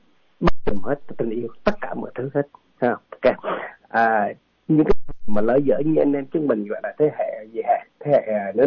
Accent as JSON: {"language": "Vietnamese", "region": "Central Vietnam", "country": "Vietnam", "tie": "born or raised there", "said": "mình lớn lên ở miền Trung, có thể anh lớn thì cái miền Trung nó nghèo lắm anh."}